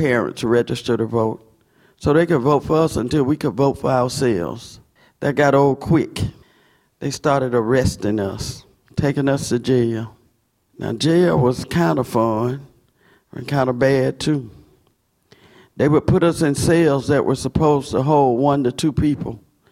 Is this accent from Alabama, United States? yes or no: yes; Selma, Alabama, United States; that my hometown, Selma, Alabama, would be the battleground for voting rights in these United States.